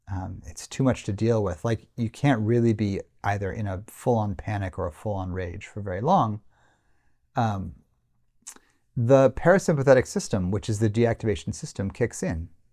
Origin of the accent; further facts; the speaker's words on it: United States; As an American man who grew up in the 80s, I kind of live there.